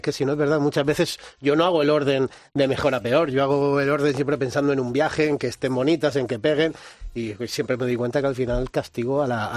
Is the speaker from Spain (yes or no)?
yes; Molina de Segura, Region of Murcia, Spain; soy de Murcia, de Molina de Segura, concretamente.